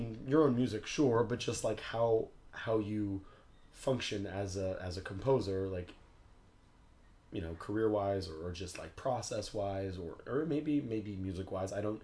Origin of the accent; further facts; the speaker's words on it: the South, United States; because I grew up in the South, and, you know, you see musicians and composers who live in the South